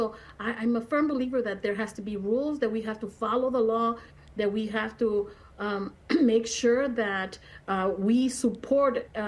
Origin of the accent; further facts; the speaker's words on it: Mexico; now in United States; As an immigrant myself, I immigrated from Mexico, and being Mexican